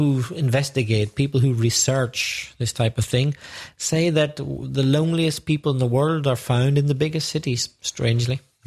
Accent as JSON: {"language": "English", "town": "Belfast", "region": "Northern Ireland", "country": "United Kingdom", "tie": "born or raised there", "said": "Quite a strange street in a way, because the city bus service ended in my street."}